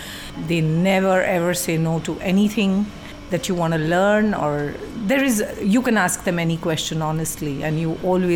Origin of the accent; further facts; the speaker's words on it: India; English is a second language; I'm 52 years old, and I'm from India. And I'm basically a home chef and a caterer in back home in India.